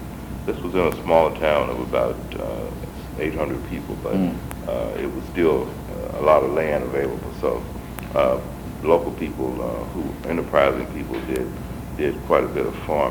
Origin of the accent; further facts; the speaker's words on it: Mississippi, United States; born there; Okay, well, I was born in Southwest Mississippi, a small sawmill town that once boasted as to have the largest sawmill in North America.